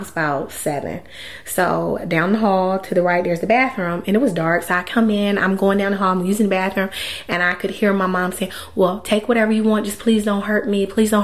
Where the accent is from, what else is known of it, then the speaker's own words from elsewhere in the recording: Detroit, Michigan, United States; So, I grew up in Detroit. I grew up in, it was a very city-like environment, rough.